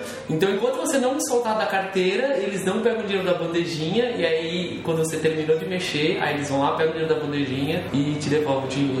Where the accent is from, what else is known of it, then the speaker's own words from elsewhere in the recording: Brazil; Porque por onde eu moro, a gente faz isso, né? Eu sou do Brasil e lá a gente dá sinal pro ônibus parar.